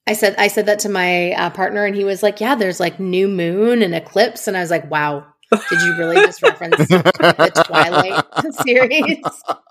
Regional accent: Canada; I am ashamed to admit as a Canadian that at first I was like, is he wearing a life jacket?

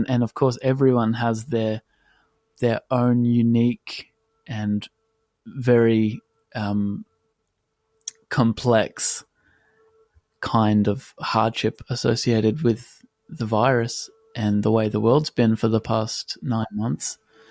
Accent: Australia; I'm 22 and I'm from Australia, and for the past 3 or 4 years, I have been traveling back and forth from the Australian summertime to the European summertime. I spent some time in North America as well a bit, and last year I was based in London

